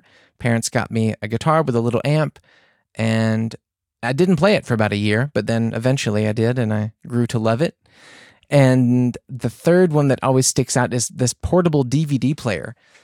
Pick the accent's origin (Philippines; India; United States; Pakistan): United States; the South; I mean, I'm from the South. I'm from the South, you know, I've heard a bunch of accents. Ain't nothing wrong with a Southern accent.